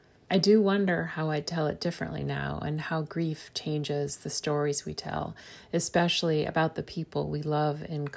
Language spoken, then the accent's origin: English; Northampton, Massachusetts, United States; from Northampton, Massachusetts